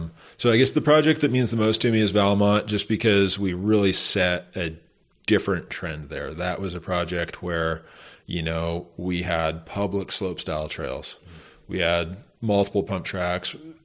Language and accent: English; Mendocino, California, United States; growing up in Mendocino, we're always like, why don't we get cool tourists here?